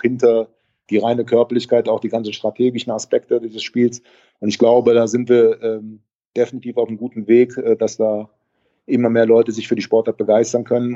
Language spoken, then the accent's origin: German; Cologne, North Rhine-Westphalia, Germany; Bei uns in Köln